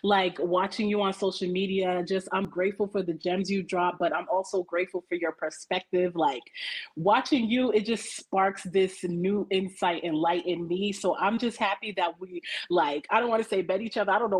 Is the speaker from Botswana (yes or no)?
no; Boston, Massachusetts, United States; now in Georgia, United States; Well, I'm of Jamaican descent, but I was born and raised in Boston, and now I'm living in Georgia.